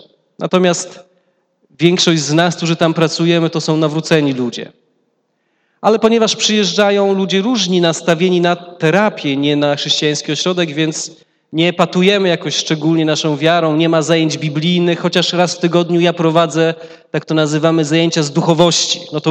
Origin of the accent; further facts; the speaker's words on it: Koło, Greater Poland Voivodeship, Poland; Jestem z Koła, jestem pastorem Kościoła Bożego w Chrystusie w Kole. Koło to jest nieduże miasto między Warszawą a Poznaniem, tak w połowie drogi w centralnej Polsce.